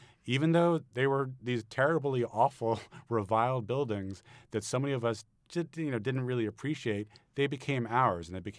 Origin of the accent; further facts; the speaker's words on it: New York City, New York, United States; I grew up in New York City. I'm a native New Yorker, and I used to go to Windows on the World.